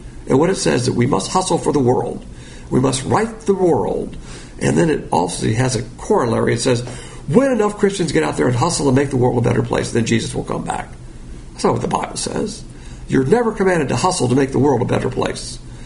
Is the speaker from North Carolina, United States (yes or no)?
no; Alabama, United States; Yes, I'm from Alabama.